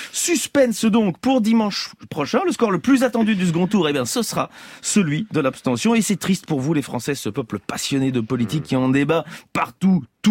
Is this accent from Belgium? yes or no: yes; Belgium; Moi, je devais pas. Je suis belge